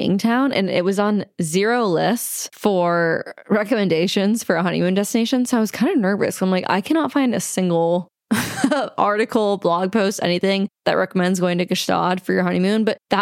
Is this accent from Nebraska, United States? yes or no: yes; Nebraska, United States; I'm from Nebraska. I've seen plenty of cows